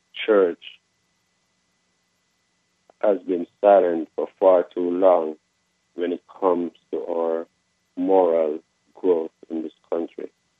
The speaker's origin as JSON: {"language": "English", "country": "Jamaica", "said": "I am from Jamaica."}